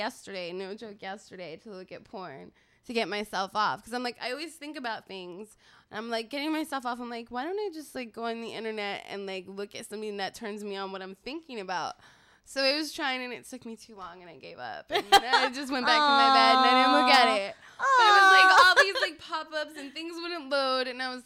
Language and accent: English; New Jersey, United States; Originally, I'm from New Jersey.